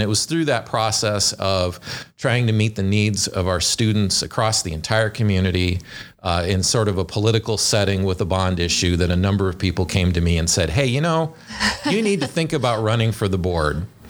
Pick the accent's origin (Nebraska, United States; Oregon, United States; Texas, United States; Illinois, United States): Nebraska, United States; Allen; When I was growing up in Allen, Nebraska, which is a little town of about 400 in the northeast corner of the state